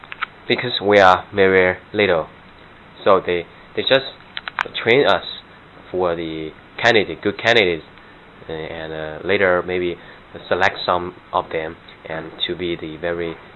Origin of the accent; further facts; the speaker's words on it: Beijing, China; English is a second language; I'm from Beijing.